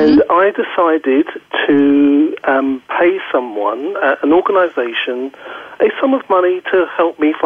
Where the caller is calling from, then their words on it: South East England, United Kingdom; I am calling in from Oxfordshire in the United Kingdom.